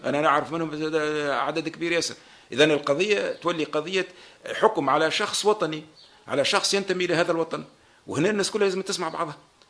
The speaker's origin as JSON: {"language": "Arabic", "region": "southern Tunisia", "country": "Tunisia", "said": "رغم أني من الجنوب لكن عمري ما شعرت بأي نوع من التفرقة الجهوية"}